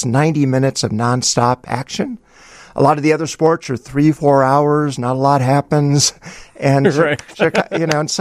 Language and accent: English; Indiana, United States; I grew up in Northwest Indiana, where it was football, basketball, baseball were the options.